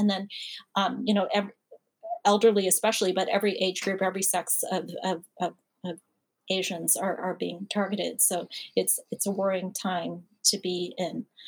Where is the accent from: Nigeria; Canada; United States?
Canada; I'm Canadian, but I have applied for my citizenship